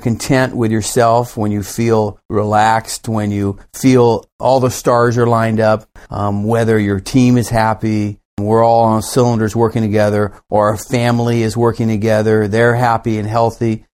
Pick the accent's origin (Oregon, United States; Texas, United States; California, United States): California, United States; Orinda; My first job in Contra Costa, I grew up in Orinda